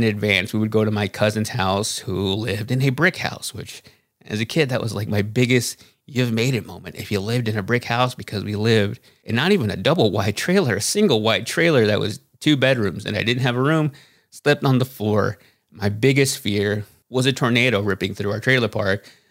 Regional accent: Waxahachie, Texas, United States; because I grew up in Vista Hills Mobile Ranch in Waxahachie, Texas. And my biggest fear growing up was that a tornado was going to rip through the trailer park and there's nowhere to go.

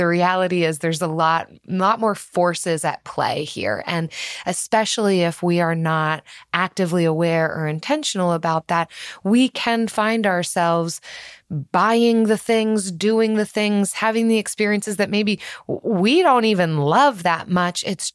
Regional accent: Philadelphia, Pennsylvania, United States; I'm from Philadelphia

